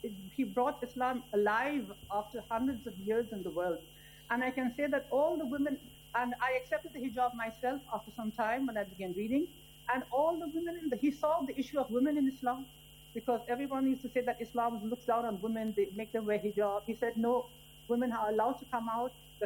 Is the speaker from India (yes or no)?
yes; India; English is a second language; moved away as an adult; now in Iran; I was born and brought up in India, and I was about 22 years old or 21 years old when I came to Iran.